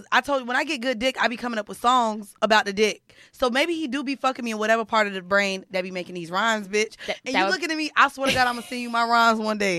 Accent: Florida, United States; I'm from Florida and we say hunching.

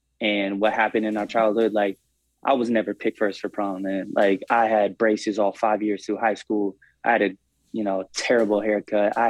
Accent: Portland, Oregon, United States; I lived in Portland in the Northeast side, I was more, I guess you could say, comfortable

